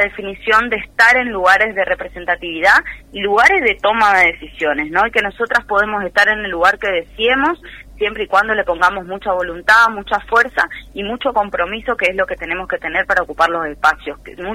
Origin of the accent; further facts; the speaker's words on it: Argentina; Porque nosotros somos argentinos también.